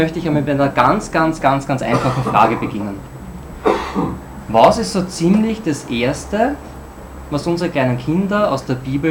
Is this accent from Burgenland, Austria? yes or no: yes; Burgenland, Austria; Also, als Burgenländer ist mir das einfach viel zu grau, die Menschen sind oft schlecht aufgelegt